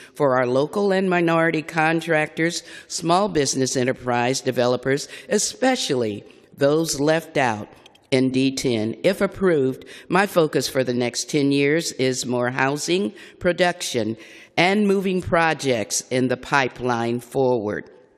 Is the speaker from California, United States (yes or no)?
yes; San Francisco, California, United States; native born and raised in San Francisco.